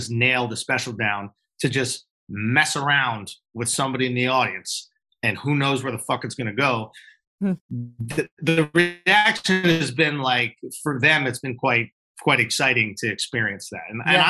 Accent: Manhattan, New York, United States; I grew up in New York. I grew up in Manhattan, actually. But I did spend my summers in Long Island, off of Long Island at Fire Island.

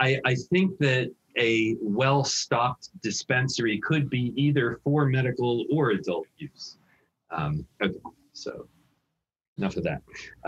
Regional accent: New Jersey, United States; My home state of New Jersey, unfortunately, has not.

